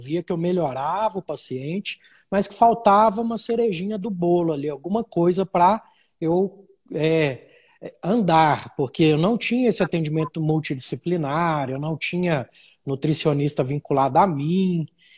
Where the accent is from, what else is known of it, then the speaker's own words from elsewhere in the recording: Uberlândia, Minas Gerais, Brazil; sou natural de Uberlândia